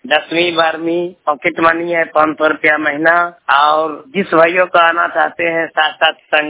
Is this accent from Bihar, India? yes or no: yes; Sadatpur, Bihar, India; now in Amritsar, India; मेरा घर सदातपुर दौना पोस्ट पवेट थाना अमरपुर जिला बांका बिहार का रहने वाला हूँ। मैं जो हूँ हुसैनपुरा चौक अमृतसर से मैं बोल रहा हूँ